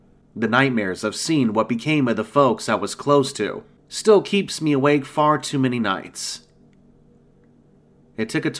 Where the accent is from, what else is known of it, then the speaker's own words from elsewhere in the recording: Pennsylvania, United States; now in Vermont, United States; I was born and raised in Pennsylvania, but my folks died some years back, so I don't have much reason to go back there when I came home.